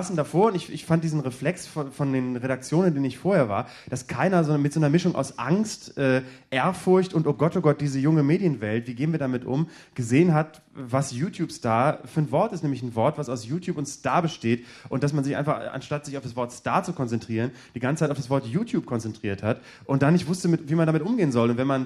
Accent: Bremen, Germany; als Bremer sowieso

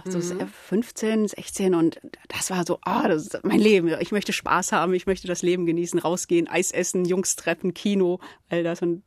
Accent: Duisburg, North Rhine-Westphalia, Germany; accent: Ruhrpott; Nicht um den türkischen Akzent loszuwerden, sondern um den Ruhrpott-Akzent loszuwerden. Ich bin in Duisburg aufgewachsen. Wenn ich will, dann kann ich voll Duisburg werden

